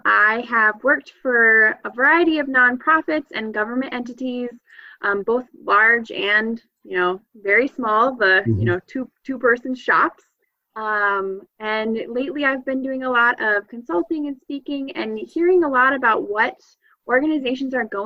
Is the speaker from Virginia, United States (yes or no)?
no; Michigan, United States; now in Fargo, United States; I actually did not. I grew up in Michigan, and I moved around a little bit